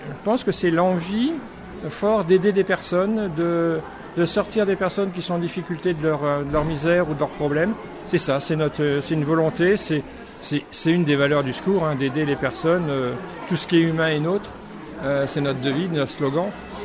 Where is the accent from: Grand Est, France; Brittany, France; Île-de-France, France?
Île-de-France, France; Saint-Ouen-l'Aumône; Et moi je suis de Saint-Ouen-l'Aumône.